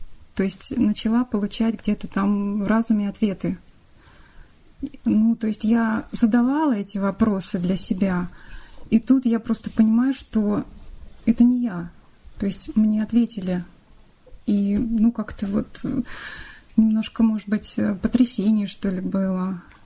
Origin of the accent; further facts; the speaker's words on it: Moscow, Russia; я из Москвы.